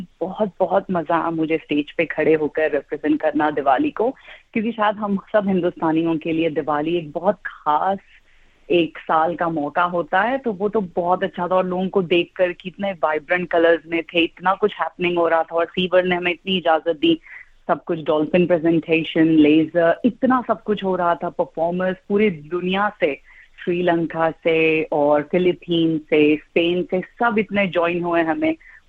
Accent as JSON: {"language": "Hindi", "town": "Pune", "region": "Maharashtra", "country": "India", "tie": "born or raised there", "moved": "yes", "lives_now": "Brisbane, Australia", "said": "मैं एक सिख फैमिली को बिलोंग करती हूँ, लेकिन मैं ग्रो हुई हूँ, ग्रोन अप, मैं बोर्न एंड रेज्ड पुणे, एक शहर है महाराष्ट्र में, बॉम्बे पुणे शायद सबने सुना होगा, वहां से मैं आती हूँ।"}